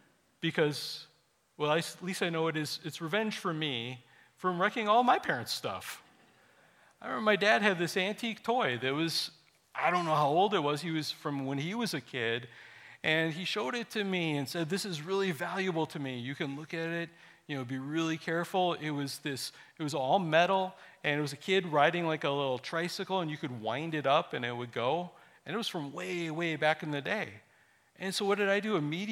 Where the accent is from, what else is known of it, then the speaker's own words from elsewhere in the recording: Wisconsin, United States; I grew up in Wisconsin. The Brewers didn't make it.